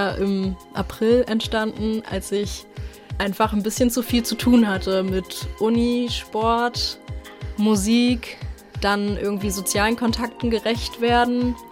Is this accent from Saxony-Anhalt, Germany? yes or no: yes; Stendal, Saxony-Anhalt, Germany; now in Lüneburg, Germany; Ich komme eigentlich aus Stendal, das ist in Sachsen-Anhalt bei Magdeburg. Und jetzt wohne ich in Lüneburg und studiere hier Rechtswissenschaften.